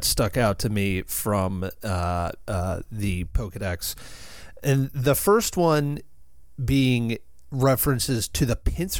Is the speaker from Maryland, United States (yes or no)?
yes; Maryland, United States; we're both from Maryland and both residing in Maryland.